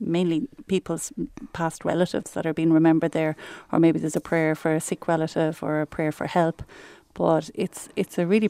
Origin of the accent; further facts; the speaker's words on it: Connacht, Ireland; I'm from Abinacmoy in County Galway